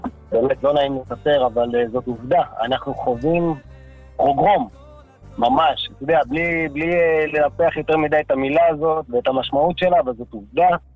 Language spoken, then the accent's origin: Hebrew; Lod, Central District, Israel; אני יליד העיר לוד. בילדותי, כמובן, אתה יודע, זה הייתה עיר פשע